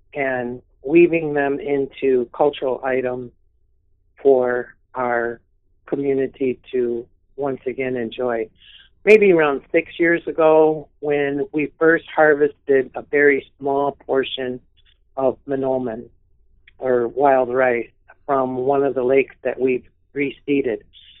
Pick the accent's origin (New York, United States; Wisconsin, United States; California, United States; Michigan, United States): Michigan, United States; Grand Rapids; And I was born in the Washtenong area, the Grand Rapids area, and about the center of the Mitt of the Lower Peninsula.